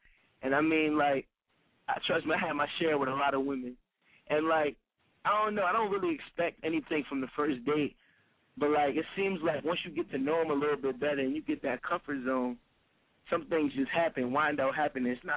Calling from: Wilmington, Delaware, United States; Yeah, I'm calling from Wilmington, Delaware.

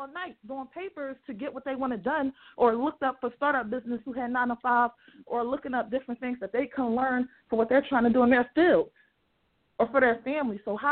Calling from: Philadelphia, Pennsylvania, United States; Okay, this is, I'm calling from Philadelphia.

